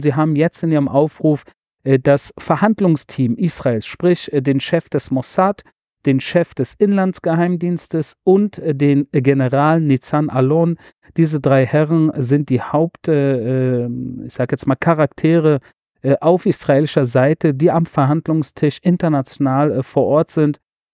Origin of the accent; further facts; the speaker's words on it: Berlin, Germany; Ich bin unter Türken in Berlin-Wedding aufgewachsen. Einige von ihnen sind mir sehr ans Herz gewachsen. Und ich spreche auch ein Stück weit Türkisch